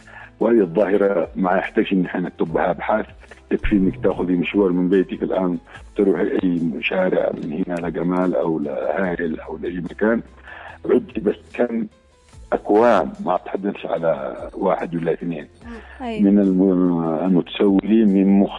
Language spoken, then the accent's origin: Arabic; Yemen; صحيح نحن مجتمع يمني محافظ يغلب على النمط القبلي